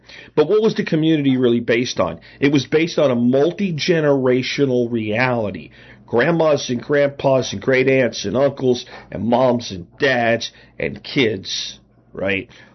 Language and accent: English; Pennsylvania, United States; also born or lived in Florida; Growing up in rural Pennsylvania, once we moved from Florida, the place had a very tight-knit community. There were ethnic divisions, but they were all fanciful and fun because everybody just considered themselves a coal regioner first.